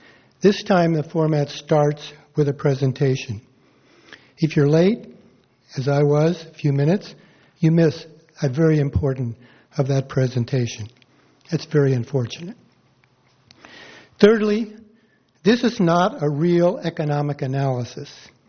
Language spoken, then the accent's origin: English; Morro Bay, California, United States; Good evening. … I'm from Morro Bay.